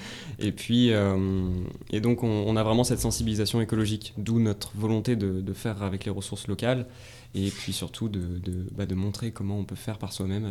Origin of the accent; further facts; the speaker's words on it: Île-de-France, France; on est des Essoniens. Donc on a toujours grandi dans le Sud-Essonne, particulièrement sur Milly-la-Forêt, Soisy, on a aussi sur École aussi. Enfin voilà, toute cette empreinte très locale du Sud-Essonne.